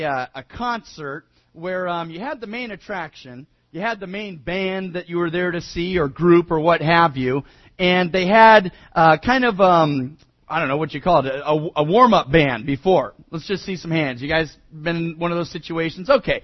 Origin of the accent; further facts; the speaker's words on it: Hayward, California, United States; I remember I grew up in Hayward, East Bay of San Francisco, and the torch, actually, they ran it through Hayward, not far from our house.